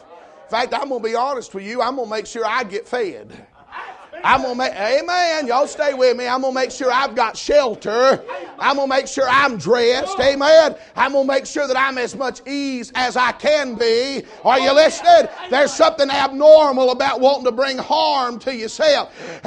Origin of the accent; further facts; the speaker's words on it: Georgia, United States; Hey, I come from Georgia, and we are the cursed state when it comes to kudzu.